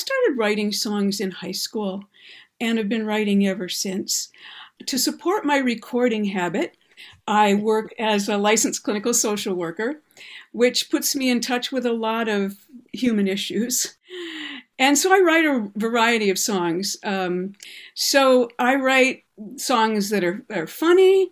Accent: Michigan, United States; that's a problem in Flint, Michigan. That's my home state.

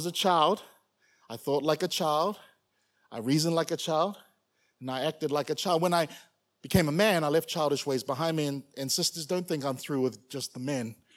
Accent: New Zealand; I grew up in New Zealand, and in New Zealand, Australia, we have a global reputation for not just drinking to savor the drink, but drinking to get drunk.

